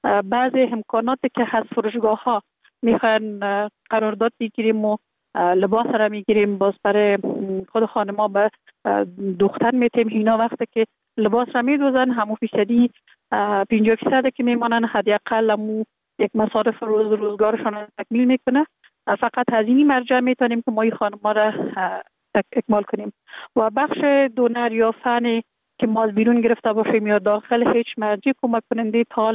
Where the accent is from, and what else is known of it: Kabul, Afghanistan; born or raised there